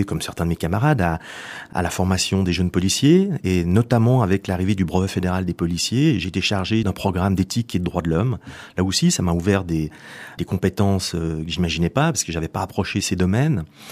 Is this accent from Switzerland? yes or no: yes; Geneva, Switzerland; Oui, Genève, je suis Genevois.